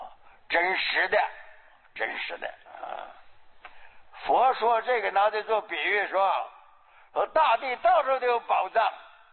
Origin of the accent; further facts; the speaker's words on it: Northeast China, China; 我小时候在我们东北啊，东北不挖人参吗